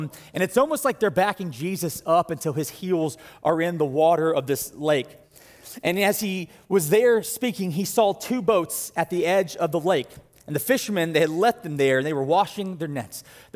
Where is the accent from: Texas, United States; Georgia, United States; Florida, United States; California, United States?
Georgia, United States; And I'm from South Georgia. I've never seen a rock wall before in my life